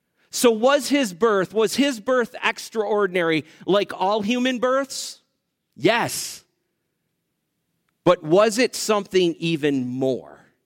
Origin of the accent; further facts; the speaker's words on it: Springville, United States; born there; I was born here in Springville, up at the hospital, which doesn't really happen anymore